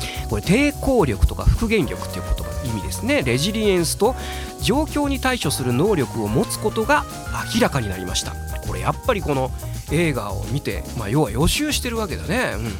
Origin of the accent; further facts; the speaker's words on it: Fukuoka, Japan; 地元が九州福岡ですので、ちょうどね福岡の僕が大学時代に過ごしてた町なんかはね、冠水しておりまして、